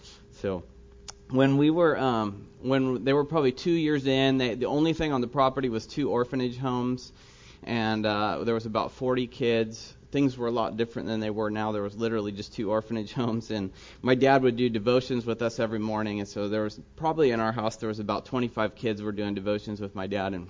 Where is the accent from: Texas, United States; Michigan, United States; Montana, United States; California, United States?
California, United States; Walnut Creek; now in Mexico; And I'm originally from Walnut Creek, just over the hill from here.